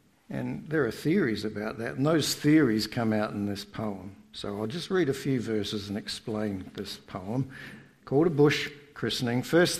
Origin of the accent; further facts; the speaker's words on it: Australia; So for those who don't know already, I am originally from Australia.